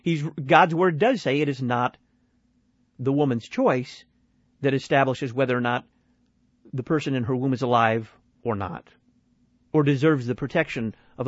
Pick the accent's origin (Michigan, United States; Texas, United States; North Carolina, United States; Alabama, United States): Texas, United States; now in Illinois, United States; Given another 5 years, I will, almost as long as I lived in my home state in Texas. I'm comfortable in Illinois.